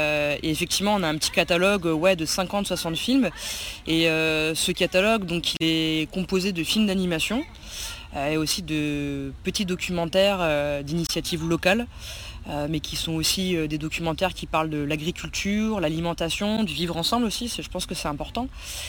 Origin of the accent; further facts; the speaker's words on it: Toulouse, Occitanie, France; je viens de Toulouse et je suis actuellement en région centre pour faire une tournée Ciné-Cyclo durant un mois.